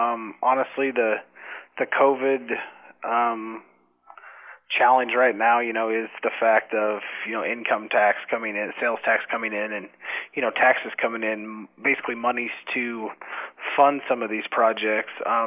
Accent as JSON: {"language": "English", "town": "Maryville", "region": "Missouri", "country": "United States", "tie": "born or raised there", "said": "Born and raised in Maryville. Lived here my whole life. Went to college at Northwest and then stayed here and work currently for Nucor LMP here in Maryville."}